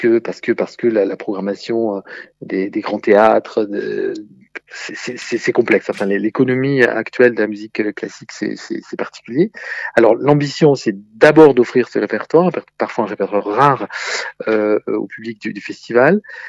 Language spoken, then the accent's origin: French; Albi, Occitanie, France; Moi-même, je suis né à Albi, je suis albigeois. Évidemment, je n'habite plus Albi